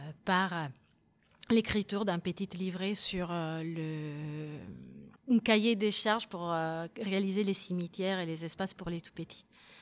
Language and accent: French; Italy; now in France; Moi, je suis italienne et en Italie, ça n'aurait été pas possible.